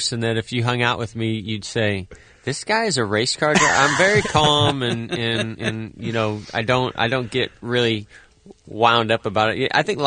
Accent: Vallejo, California, United States; Although, where I grew up in Vallejo, California, there were no other racers in my town.

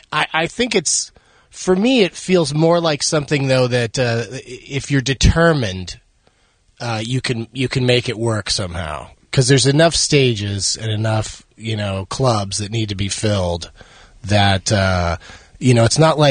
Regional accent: San Diego, California, United States; I grew up in San Diego, and so and I had a buddy who his dad lived up in L.A. So in my late teens, I just started commuting up to L.A.

